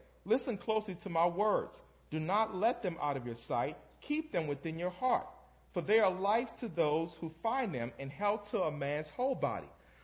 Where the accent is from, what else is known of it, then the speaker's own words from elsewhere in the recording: New Orleans, Louisiana, United States; moved away as an adult; I grew up in New Orleans. Gumbo, red beans and rice, you know, etouffee, all that stuff.